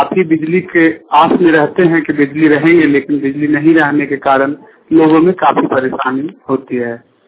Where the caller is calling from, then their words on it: Sikandra, Bihar, India; सिकंदरा जमीन बिहार से बोल रहा हूँ